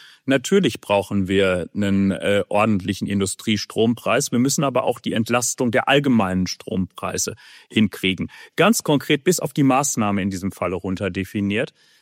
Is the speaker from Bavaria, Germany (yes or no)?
no; Hamm, North Rhine-Westphalia, Germany; ich bin mit Haut und Haaren Oberbürgermeister meiner Heimatstadt Hamm.